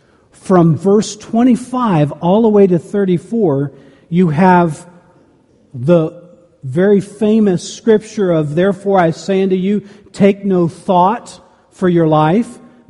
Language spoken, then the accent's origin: English; Mexico; I grew up in Mexico. I had just come from Mexico.